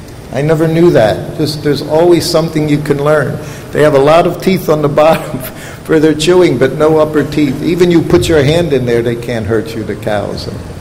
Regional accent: United States; To me, growing up in America, you knew every car.

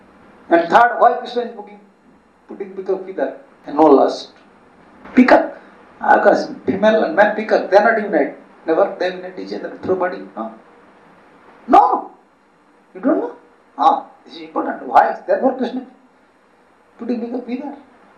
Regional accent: Suriname; English is a second language; now in Netherlands; When I came from Suriname to Holland, Amsterdam, dogs are there.

